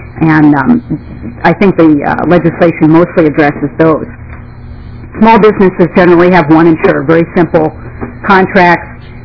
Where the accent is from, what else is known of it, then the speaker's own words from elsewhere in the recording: New Jersey, United States; I'll just take about a minute because I'm from New Jersey and I can talk really fast.